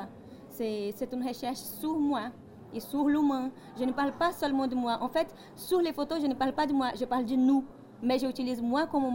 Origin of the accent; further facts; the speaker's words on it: Brazil; now in Grenoble, France; je suis de l'Amazonie brésilienne.